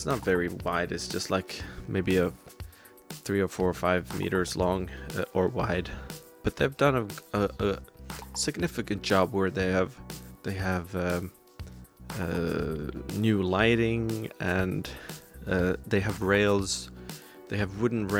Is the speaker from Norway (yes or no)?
yes; Norway; English is a second language; I'm from Norway, I'm 36.